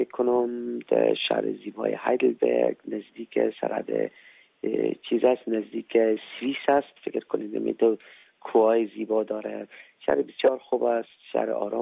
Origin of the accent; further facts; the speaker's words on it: Afghanistan; من افغان هستم، پدر مادر من میگه افغان هستن و از هرات هستن